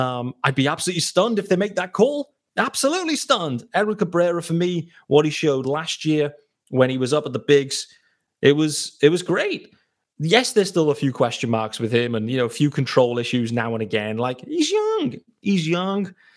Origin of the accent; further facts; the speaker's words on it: United Kingdom; Yes, I am British and I am hosting Locked On Marlins.